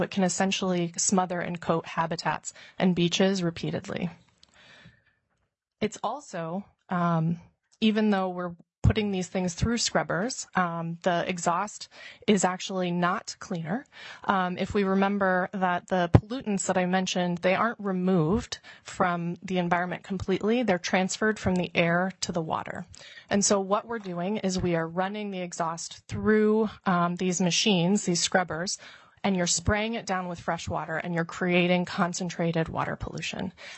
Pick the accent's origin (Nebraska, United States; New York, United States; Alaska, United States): Alaska, United States; Juneau; born there; I was born here in Juneau. I come from a commercial fishing family